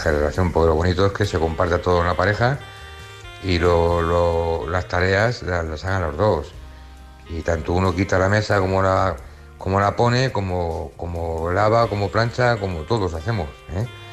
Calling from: Móstoles, Community of Madrid, Spain; de Móstoles.

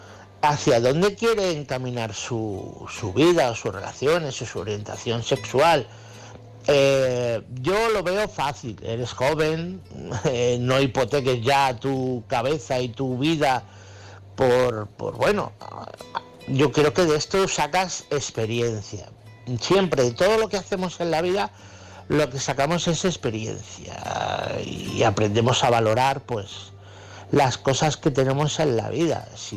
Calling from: Toledo, Castilla-La Mancha, Spain; Un abrazo a todos los participantes, como cada noche en estas noches frías, frías de nuestro país.

